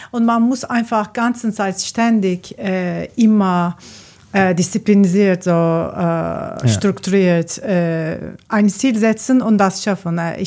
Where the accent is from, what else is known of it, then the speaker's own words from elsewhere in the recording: Turkey; German is a second language; now in Germany; ursprünglich komme ich aus der Türkei und ich habe seit 10 Jahren in Deutschland gelebt.